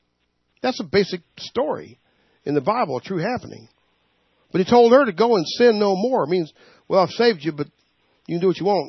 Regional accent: the South, United States; Y'all. There was, yeah, I'm from the South. Y'all. All y'all.

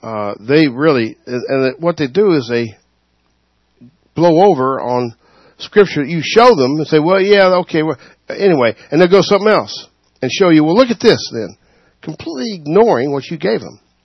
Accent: West Jefferson, North Carolina, United States; I went to West Jefferson, North Carolina, way up in the mountains. It's my hometown, actually.

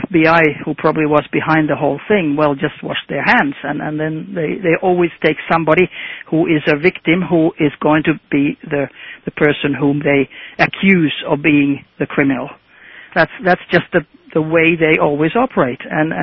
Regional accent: Finland; English is a second language; now in Norway; Me as a Finn living in Norway and being a lady and not a career military, I don't know.

